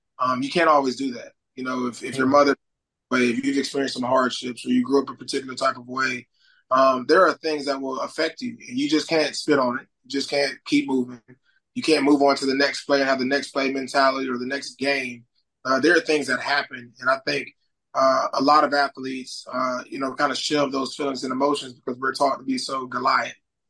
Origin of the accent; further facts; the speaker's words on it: Tallahassee, Florida, United States; I grew up on Florida State's campus.